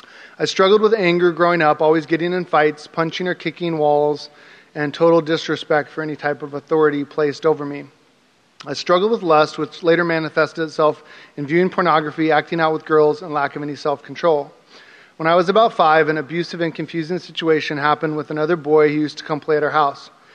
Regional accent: Salem, Oregon, United States; also born or lived in Whittier / Los Angeles; I was born in Whittier, California, and my parents both graduated from Long Beach State University, which is where they met. They moved our family to Salem, Oregon from Los Angeles when I was one

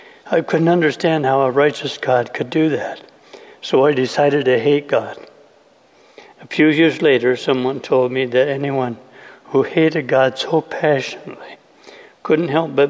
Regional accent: Oregon, United States; also born or lived in Midwest; We came to Oregon from the Midwest in 1948. My dad couldn't keep work, so we moved a lot.

